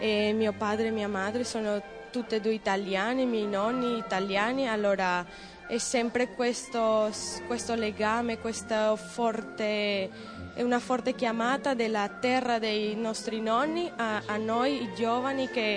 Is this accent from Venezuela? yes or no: yes; Venezuela; Sono venezuelana, però mi sento sempre un'italiana, perché le abitudini in casa sono sempre italiane, mio padre e mia madre sono tutte e due italiane, i miei nonni italiani